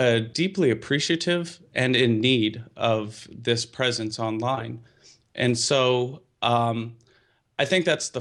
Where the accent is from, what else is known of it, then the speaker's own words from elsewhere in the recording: Los Angeles, California, United States; Perhaps growing up in Los Angeles, where the billboards are larger than the actual buildings